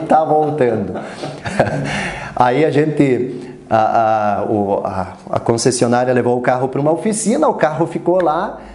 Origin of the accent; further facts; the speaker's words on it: Prudentópolis, Paraná, Brazil; born there; Eu sou nascido em Prudentópolis. Prudentópolis que tem assim algo de especial, que é considerada a Ucrânia brasileira